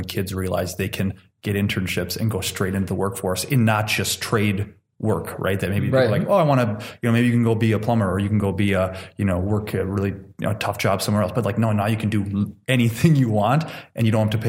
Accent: Beloit, Wisconsin, United States; I'm from Beloit, Wisconsin. We have the Snappers there.

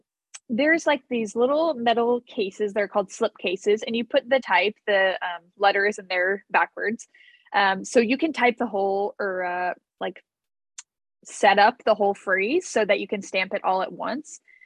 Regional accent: Virginia, United States; And I grew up in Virginia, so I was very close to DC.

